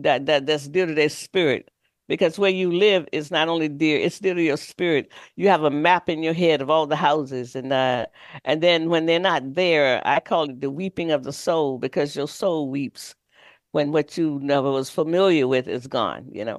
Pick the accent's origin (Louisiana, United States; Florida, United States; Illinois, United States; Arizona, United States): Florida, United States; Growing up in Florida, I knew what the sun feels like, and I know what it feels like to wake up with the sun.